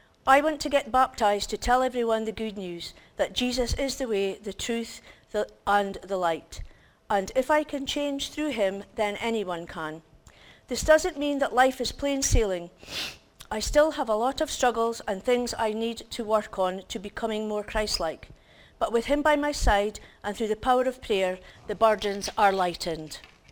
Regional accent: Peterhead, Scotland, United Kingdom; also born or lived in Fraserburgh; I was born in the Broch, the youngest of four. I was still just a baby when we moved to Peterhead as my dad had started a new job.

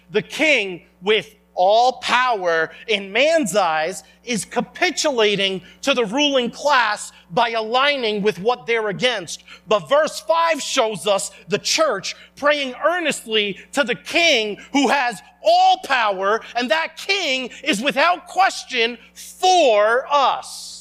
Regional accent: New Rochelle, New York, United States; So, for example, I grew up in New Rochelle, so right next to the Bronx.

